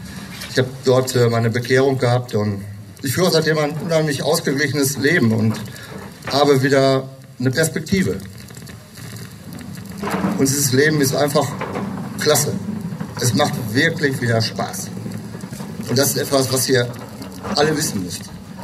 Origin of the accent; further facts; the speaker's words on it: Lichtenau, North Rhine-Westphalia, Germany; bei uns in Lichtenau. Ich komme aus dem Kreis Paderborn.